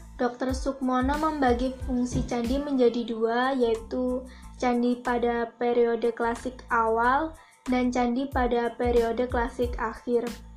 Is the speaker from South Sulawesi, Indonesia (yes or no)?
no; East Java, Indonesia; Kalau di daerahku sendiri, itu ada candi terbesar di Jawa Timur